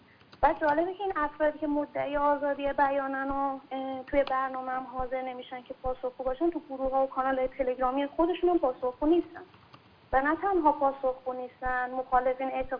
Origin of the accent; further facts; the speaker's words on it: Iran; به عنوان یه ایرانی ما ازشون سوال داریم